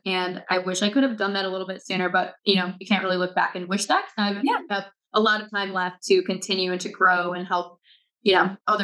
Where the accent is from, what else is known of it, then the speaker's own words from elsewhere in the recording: New York, United States; I'm a New Yorker. Like I do like to reply really quickly. I talk really fast. I talk with my hands